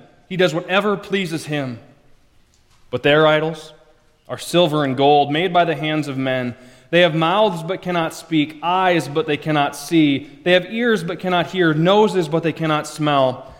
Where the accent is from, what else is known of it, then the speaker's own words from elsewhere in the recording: Orange City, Iowa, United States; I grew up mostly in Orange City.